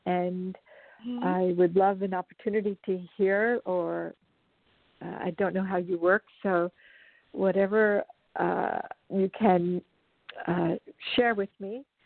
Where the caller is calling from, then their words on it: Los Angeles, California, United States; I'm calling from Los Angeles.